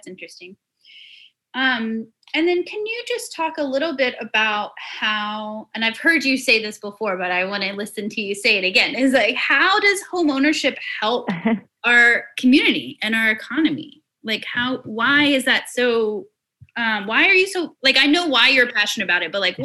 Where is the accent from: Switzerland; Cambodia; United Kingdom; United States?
United States; Lafayette, Louisiana; I'm from originally from Lafayette. I've gone through a lot of storms